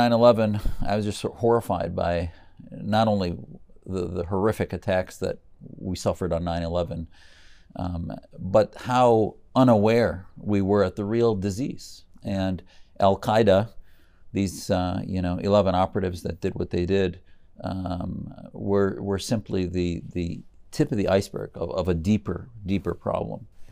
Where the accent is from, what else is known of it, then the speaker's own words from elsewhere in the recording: Neenah, Wisconsin, United States; also born or lived in Ohio; I was born in Ohio, but grew up basically in Wisconsin from grade school on through medical school.